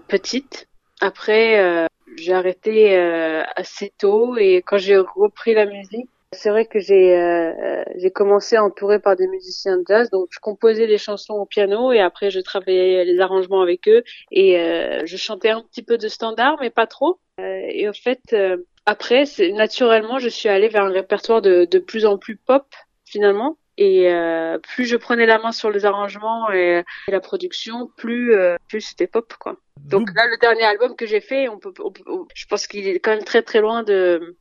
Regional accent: France; Bon, par contre, j'ai grandi en France, mais l'idée d'écrire en français, ça me paraissait impossible, beaucoup trop difficile.

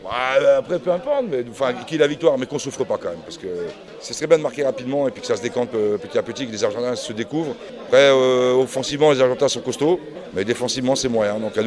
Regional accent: Concarneau, Brittany, France; born there; je suis né à Concarneau, et j'ai joué 7 ans à Brest, après j'ai joué à Guingamp, à Rennes.

